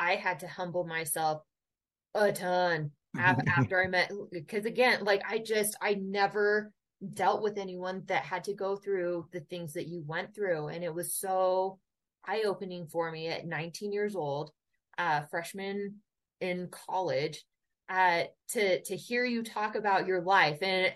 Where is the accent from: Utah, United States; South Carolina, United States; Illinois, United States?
Utah, United States; Holladay; Growing up in Holiday, Utah, I never met anyone like you, like, not even close.